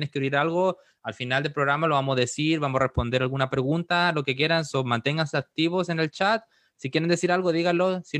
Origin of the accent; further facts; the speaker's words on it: Chile; mi cultura chilena, aunque los que no saben soy chileno.